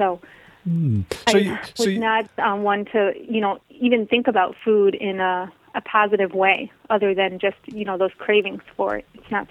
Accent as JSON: {"language": "English", "region": "Michigan", "country": "United States", "tie": "born or raised there", "said": "So I grew up in Michigan, the Midwest, and it was all processed food and lots of animal products."}